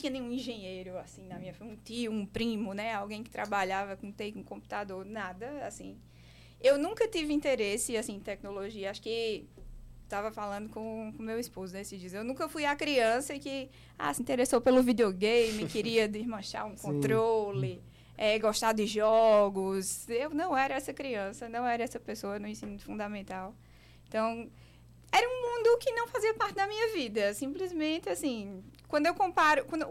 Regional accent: Monteiro, Paraíba, Brazil; born there; Eu nasci em Monteiro, mas eu nasci lá e fui morar numa fazenda. Meus pais moravam numa fazenda até os 7 anos de idade. Então, eu tive uma infância muito rural

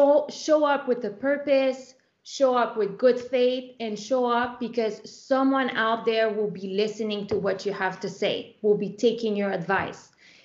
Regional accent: Canada; English is a second language; I have braces, I wear glasses, I'm French Canadian, I have an accent

